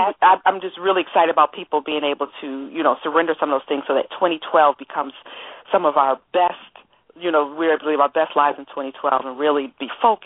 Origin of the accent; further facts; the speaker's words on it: Buffalo, New York, United States; I'm originally from Buffalo. That's why I bring up Buffalo.